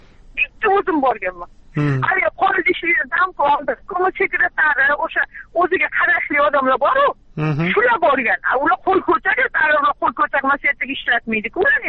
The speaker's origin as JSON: {"language": "Uzbek", "town": "Xalqobod", "region": "Tashkent Region", "country": "Uzbekistan", "said": "Voy, Toshkent oblasi, Yangiyo'l rayon, Xalqobod posyolkasidanman."}